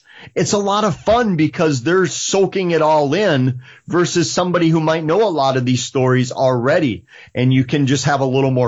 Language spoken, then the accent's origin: English; Eau Claire, Wisconsin, United States; I started putting programs together, conferences in my hometown of Eau Claire.